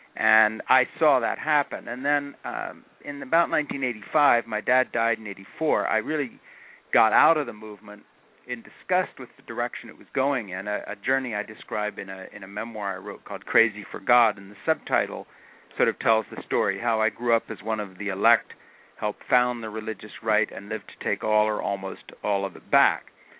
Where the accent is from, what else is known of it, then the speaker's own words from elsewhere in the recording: Switzerland; I grew up in Switzerland. My parents were American evangelical missionaries who went over to Switzerland in the 40s, and I was born in the 50s. And that's where I grew up, in a little fundamentalist mission called Le Brie Fellowship.